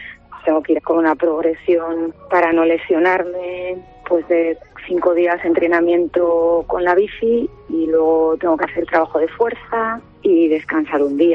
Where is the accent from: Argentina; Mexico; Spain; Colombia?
Spain; Orche, Castilla-La Mancha; poner en valor el mundo rural, mi pueblo Orche, que es una joya, y sobre todo los orchanos, que es gente generosa, hospitalaria